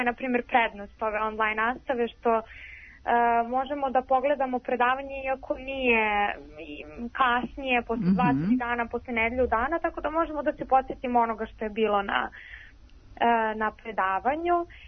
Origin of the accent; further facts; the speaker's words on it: Paraćin, Šumadija and Western Serbia, Serbia; ja sam iz Paraćina i onda, naravno, ovde nije svo moje društvo.